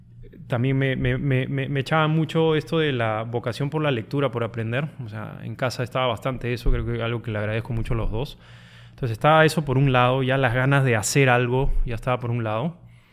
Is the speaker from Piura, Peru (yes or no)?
yes; Piura, Peru; moved away as an adult; now in Lima, Peru; En Piura. Soy piurano, me vine a vivir a Lima a los 20.